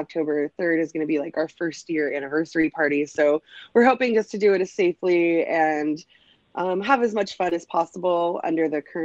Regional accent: California, United States; I'm from California, so cold weather for me is like I'm inside.

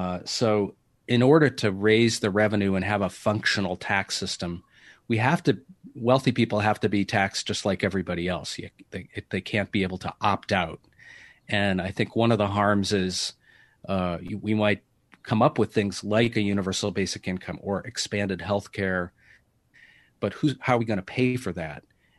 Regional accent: Madison, Wisconsin, United States; born there; Yeah, well, I was born in Madison. I didn't get to stay very long.

